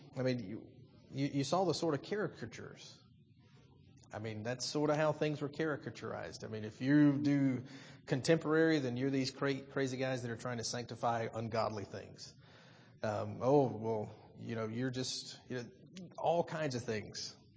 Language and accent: English; the South, United States; I come from the South. You know, if you're going to be in a beauty pageant, Miss Troy, Miss Alabama, you better belong to a church.